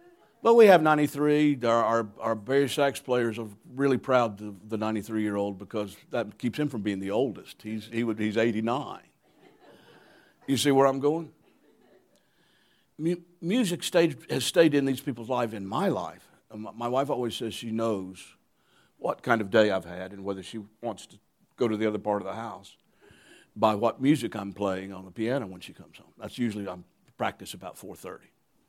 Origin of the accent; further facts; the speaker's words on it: Alabama, United States; No, I grew up in North Alabama, and I felt God calling me.